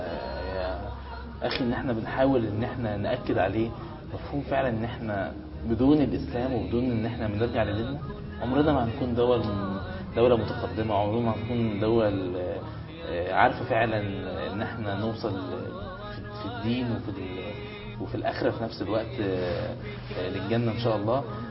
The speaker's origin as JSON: {"language": "Arabic", "country": "Egypt"}